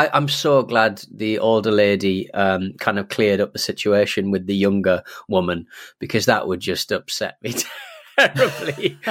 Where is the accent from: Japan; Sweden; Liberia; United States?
United States; Louisiana; When I told them I was from Louisiana, two or three of the old men started singing a weird old song called